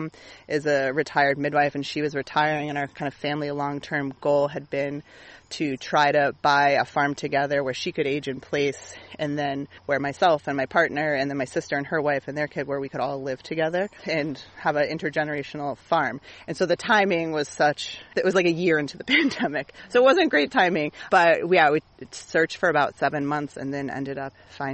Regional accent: Massachusetts, United States; In Massachusetts, but north of Boston.

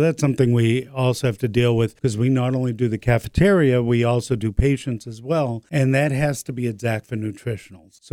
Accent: Randolph, Massachusetts, United States; I grew up in Randolph

